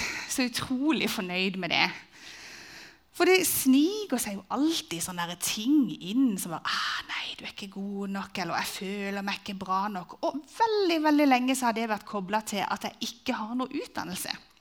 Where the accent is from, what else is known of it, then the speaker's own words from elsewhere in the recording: Agder, Norway; for jeg er jo sørlending, så jeg har ledd inni meg, veldig.